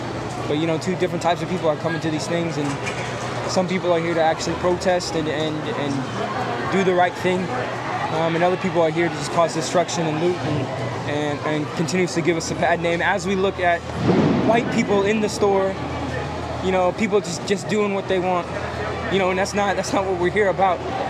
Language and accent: English; Seattle, Washington, United States; I'm from Seattle, Washington, and I'm 20 years old.